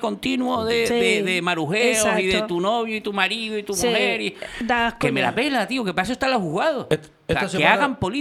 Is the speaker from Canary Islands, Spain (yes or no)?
yes; Santa Úrsula, Canary Islands, Spain; yo soy de Santa Úrsula